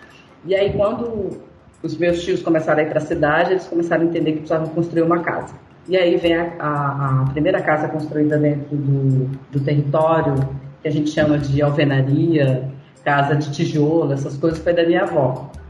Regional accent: Pará, Brazil; born there; eu nasci no Pará, na verdade

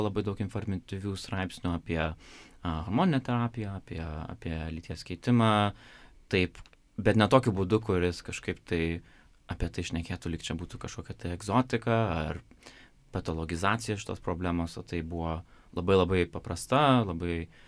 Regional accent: Kaunas, Kaunas County, Lithuania; also born or lived in Singapore; now in London, United Kingdom; Labai linksmas aspektas buvo Kaunas Pride, nes aš iš Kauno.

